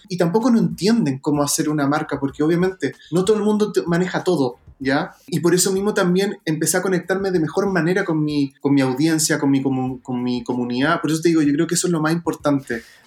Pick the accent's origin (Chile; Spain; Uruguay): Chile; Somos los únicos chilenos hasta el día de hoy.